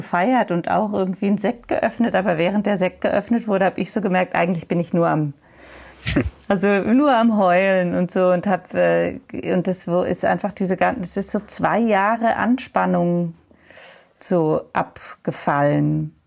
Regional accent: Offenburg, Baden-Württemberg, Germany; ich komme ursprünglich aus Offenburg

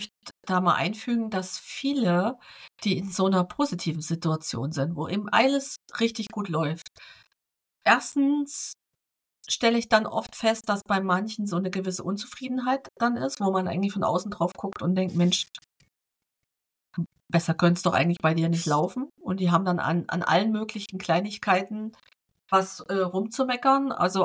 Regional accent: East Germany, Germany; Ich bin Ossi, meine Güte. Also Kölsch ist ganz weit weg von meinem Dialekt.

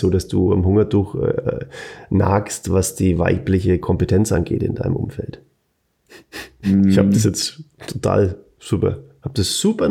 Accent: Bavaria, Germany; accent: Franconian; was ist das so neu mit meinem fränkischen Dialekt?

